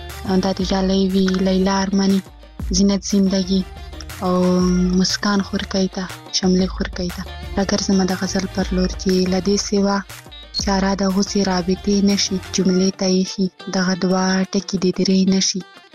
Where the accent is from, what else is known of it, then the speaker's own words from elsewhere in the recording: Khyber Pakhtunkhwa, Pakistan; له وزیرستان نه.